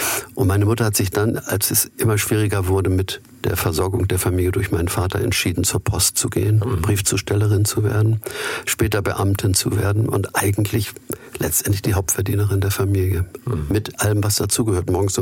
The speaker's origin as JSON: {"language": "German", "region": "Hamburg", "country": "Germany", "said": "Wir haben auch Kreuzfahrten gemacht, wie man so als Hamburger ist, wenn die andauernd vorbeifahren."}